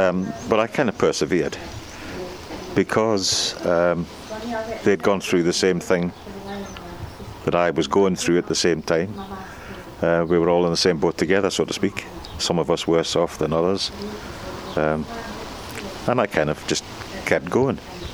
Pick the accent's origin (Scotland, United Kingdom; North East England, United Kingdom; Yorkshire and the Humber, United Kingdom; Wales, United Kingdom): North East England, United Kingdom; Berwick; born there; I was born in Berwick